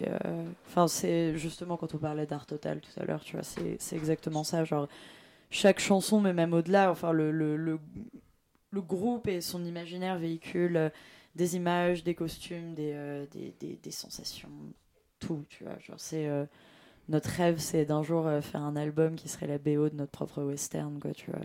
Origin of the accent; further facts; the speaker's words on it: Paris, Île-de-France, France; vu qu'on vient de Paris, forcément, c'est nos concerts parisiens qui ont le plus d'ampleur pour le moment